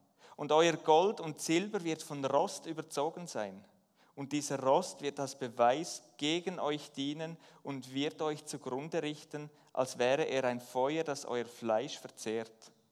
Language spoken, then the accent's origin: German; Switzerland; Ich als Schweizer, wir sind für alles versichert, doppelt und dreifach.